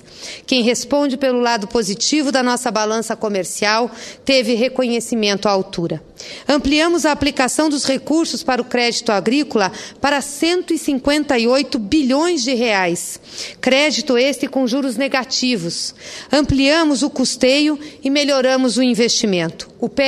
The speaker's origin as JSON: {"language": "Portuguese", "region": "Paraná", "country": "Brazil", "said": "Como paranaense, um estado agropecuário, produtor importante para a economia brasileira"}